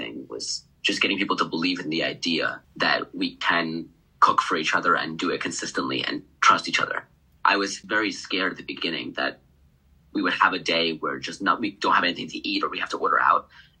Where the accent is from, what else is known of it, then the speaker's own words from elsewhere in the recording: Millburn, New Jersey, United States; I'm a class of 2024. I'm from Millburn, New Jersey, which is in North Jersey.